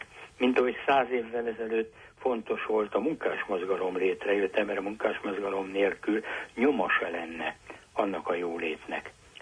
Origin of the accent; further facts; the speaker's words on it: Hungary; Hát egyrészt, mert bátorkodom magyarnak lenni. Mert ebben a kultúrában nőttem föl, és mert egy-két zsetonom volt, nem sok, de egy-két zsetonom volt abban, hogy ebben az országban normális, tűrhető, demokratikus állapotok legyenek.